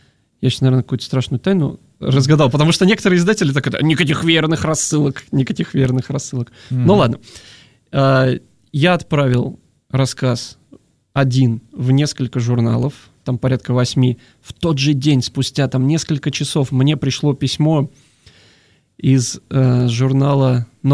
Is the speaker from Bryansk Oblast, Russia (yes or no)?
yes; Bryansk, Bryansk Oblast, Russia; я приехал, парень из Брянска, который вообще ничего не знает